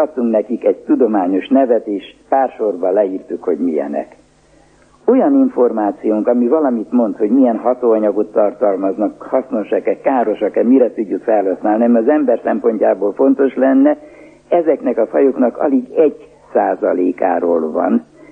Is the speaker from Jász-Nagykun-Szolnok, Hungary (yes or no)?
yes; Jász-Nagykun-Szolnok, Hungary; Én a nagykunságban nőttem fel, és lehet, hogy a kiskunságban fogok meghalni ebben a tanyában